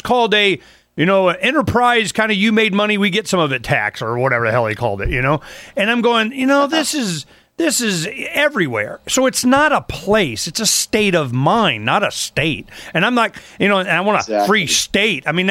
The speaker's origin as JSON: {"language": "English", "region": "Florida", "country": "United States", "said": "Now, I'm from Florida originally, and we haven't been back in southeast Florida on any kind of driving, going around, stomping grounds."}